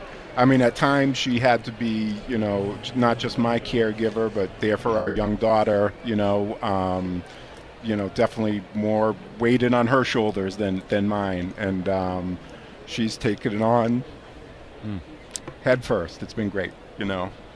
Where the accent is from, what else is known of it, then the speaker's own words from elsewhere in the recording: Massachusetts, United States; so, I mean, I count my blessings being growing up in Massachusetts.